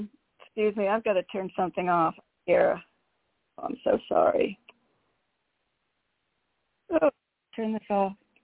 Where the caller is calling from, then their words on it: Connecticut, United States; Hi, Nicole. … from Connecticut.